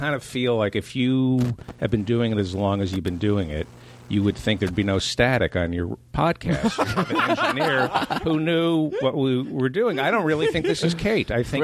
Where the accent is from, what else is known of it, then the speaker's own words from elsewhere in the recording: New Jersey, United States; also born or lived in Brooklyn; I grew up in New Jersey.